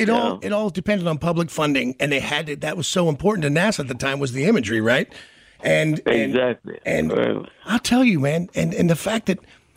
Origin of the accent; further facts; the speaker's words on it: Kansas City, United States; as a kid, I grew up in Kansas City, of course.